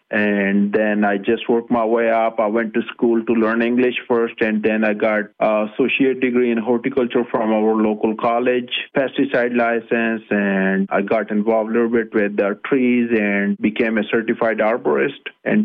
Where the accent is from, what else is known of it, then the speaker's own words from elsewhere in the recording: Pakistan; now in United States; I grew up in Pakistan in a small village called Gurgushti on a farm.